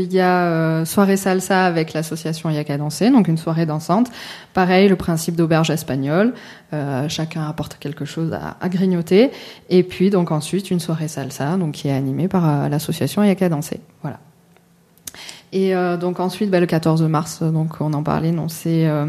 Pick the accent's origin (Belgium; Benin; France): France; Toulouse, Occitanie; now in Lozère, France; Alors, moi je suis originaire de Midi-Pyrénées, la région toulousaine. D'accord. Voilà. Et enfin, mon père était de ce côté-là, donc Baroul, voilà, c'est de ce côté-là. Après, ma mère, elle était provençale. Et moi, je me suis mise en Lozère